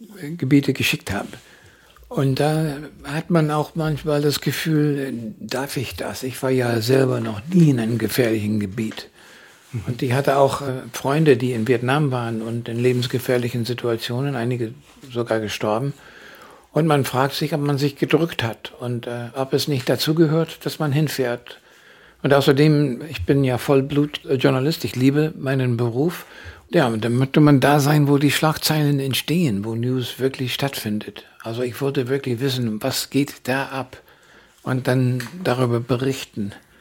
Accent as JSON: {"language": "German", "country": "United States", "said": "ich bin Amerikaner und ich möchte auch an diesem Prozess teilnehmen"}